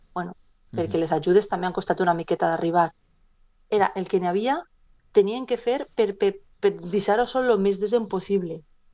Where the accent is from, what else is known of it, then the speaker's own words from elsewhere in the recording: Utiel, Valencian Community, Spain; al meu poble, a Utiel